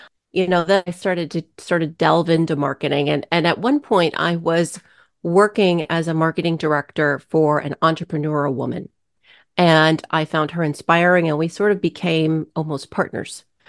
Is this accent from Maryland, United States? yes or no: no; Washington, United States; also born or lived in Arizona; I was born in Arizona, moved up here to Washington State when I was four. And, my parents were just struggling to make it. My dad got a big job at Boeing, so that's why we moved. And I'm a Pacific Northwest, born and raised.